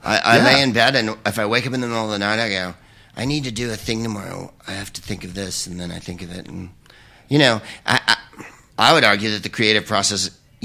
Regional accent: San Francisco, California, United States; which made me laugh because I'm from San Francisco

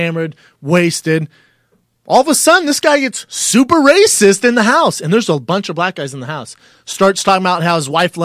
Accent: England, United Kingdom; Born and raised in England.

